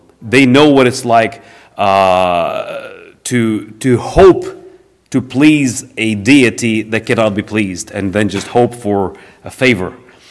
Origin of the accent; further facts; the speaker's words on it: Ukraine; English is a second language; myself and my wife, we are both from Ukraine and are fluent in Russian